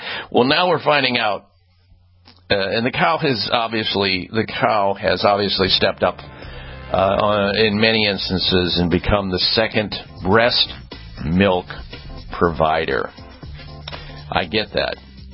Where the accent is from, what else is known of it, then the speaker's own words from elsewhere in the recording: Midwest, United States; I grew up in the Midwest, folks.